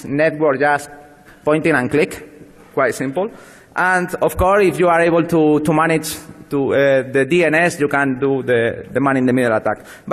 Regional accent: Spain; I'm from Spain, so it's normal.

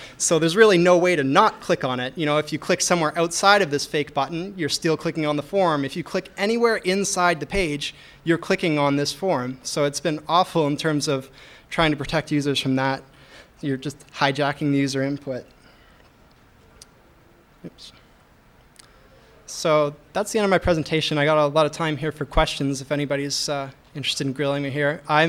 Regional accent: Toronto, Ontario, Canada; I'm from Toronto, so we just survived the G20 stuff

